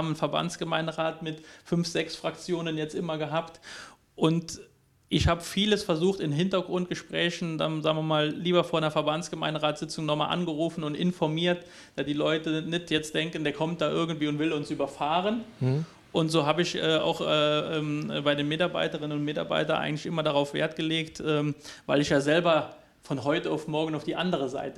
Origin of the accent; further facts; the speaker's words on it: Traben-Trarbach, Rhineland-Palatinate, Germany; Traben-Trarbach, da wo ich groß geworden bin, in Wittlich in die Schule gegangen